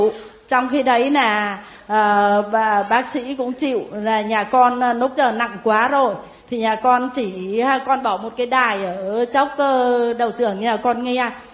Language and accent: Vietnamese; Kim Sơn, Ninh Binh, Vietnam; Bây giờ quê tôi ở mãi cái Kim Sơn cơ.